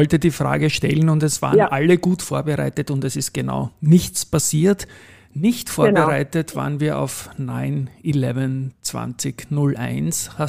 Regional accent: Austria; bei uns als Österreicher war es natürlich ganz schwierig

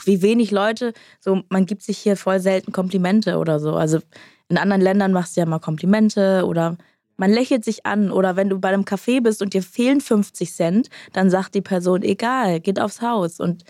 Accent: Baltic coast, Germany; Ich war so meistens an der Ostseeküste lang und dann auch mal in der Stadt, aber dann so Lübeck als Stadt, also keine große Stadt.

